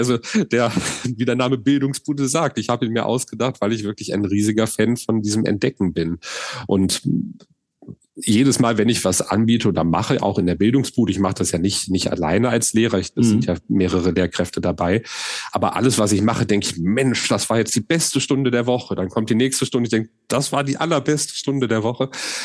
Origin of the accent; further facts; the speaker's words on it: Solingen, North Rhine-Westphalia, Germany; Also ich bin in Wald aufgewachsen, also in Solingen-Wald, quasi direkt grenznah sozusagen